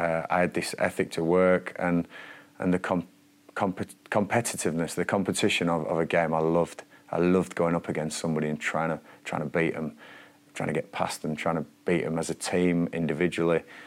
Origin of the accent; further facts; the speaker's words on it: Blackburn, North West England, United Kingdom; As a player back then, I was brought up in Blackburn, you know, and a hard-working family, you know.